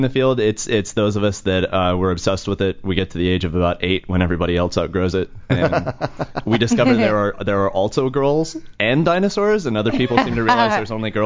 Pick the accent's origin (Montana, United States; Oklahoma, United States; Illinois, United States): Montana, United States; born there; also born or lived in Wyoming / Austin; now in Los Angeles, United States; I was born in Montana, lived a lot of my life in Wyoming, and then Austin, Texas. I've been out in LA for about 4 years now.